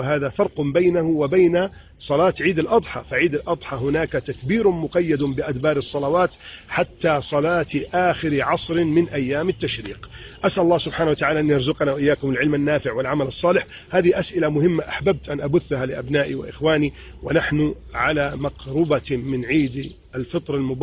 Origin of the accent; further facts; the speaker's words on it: Egypt; نجد ما شاء الله عندنا في مصر وفي كثير من البلدان يخرج الرجال والنساء ويزورون الأموات يوم العيد